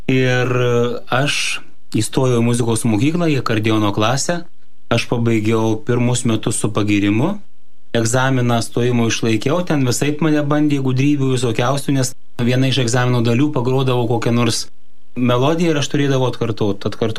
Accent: Prienai, Kaunas County, Lithuania; aš kilimė esu iš Prienų

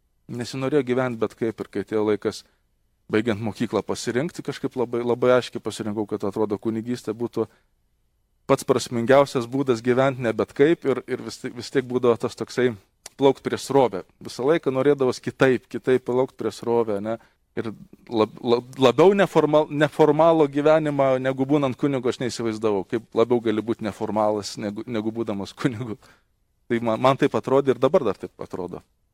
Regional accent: Šiluva, Kaunas County, Lithuania; Bet mes su broliu augom Šiluvoj, jeigu esat buvę Šiluvoj, tai ten dabar yra prieš baziliką tokia didelė aikštė.

